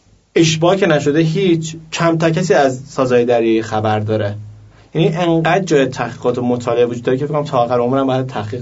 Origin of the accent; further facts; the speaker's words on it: Iran; احساس میکنم به عنوان یک ایرانی این یک امانتیه که دست من هستش